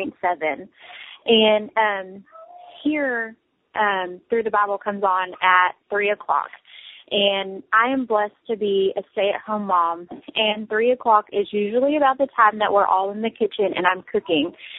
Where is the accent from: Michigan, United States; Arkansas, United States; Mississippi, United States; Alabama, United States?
Arkansas, United States; I'm from Arkansas.